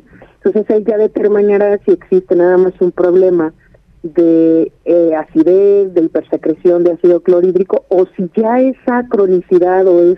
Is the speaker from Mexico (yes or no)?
yes; Mexico; nosotros como mexicanos debemos de tener mucho cuidado